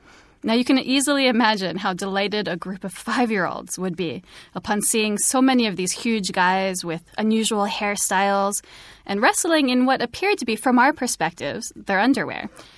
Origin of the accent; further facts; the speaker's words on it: Japan; told them I was from Japan or was visiting from Japan.